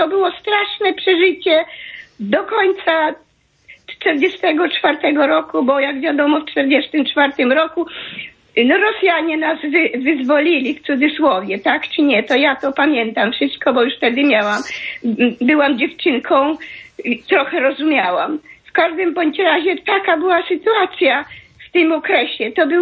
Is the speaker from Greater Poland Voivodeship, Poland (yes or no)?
no; Lublin Voivodeship, Poland; skąd jestem? Otóż jestem z powiatu Tomaszowa Lubelskiego